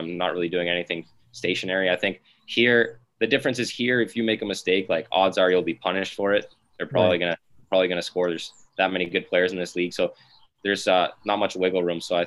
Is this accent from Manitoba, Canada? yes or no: no; Montreal, Quebec, Canada; So we're both from Montreal, so we skate with each other all summer.